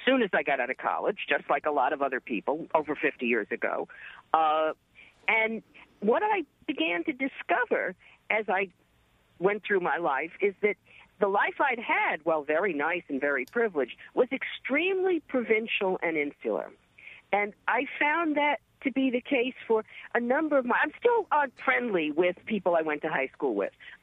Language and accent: English; Roslyn, New York, United States; also born or lived in Old Westbury; I grew up out in Roslyn and Old Westbury, went to excellent public schools.